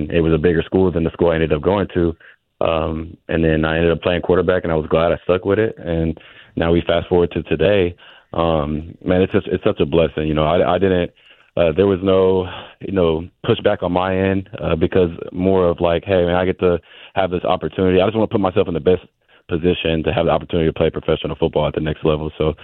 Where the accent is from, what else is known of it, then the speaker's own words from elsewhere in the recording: Houston, Texas, United States; So I'm originally from Houston, Texas.